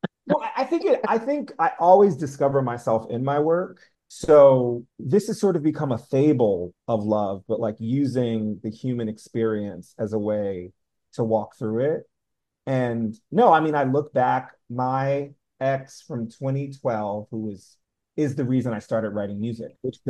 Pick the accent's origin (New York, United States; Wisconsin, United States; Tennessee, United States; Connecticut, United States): Connecticut, United States; New Haven; tours of Cats and the Rent tour I would join 2 years later both came through New Haven, Connecticut, my hometown, the Schubert Theater.